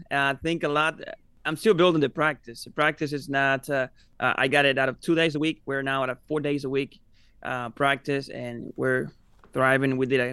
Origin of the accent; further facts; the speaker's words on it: Cuba; English is a second language; moved away as an adult; now in United States; I'm actually from Cuba. I came here when I was 18 years old.